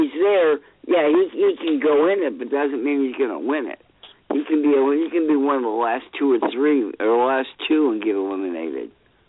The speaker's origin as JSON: {"language": "English", "town": "San Francisco", "region": "California", "country": "United States", "said": "Of course, I'm biased. I'm from San Francisco. I went to the Cow Palace."}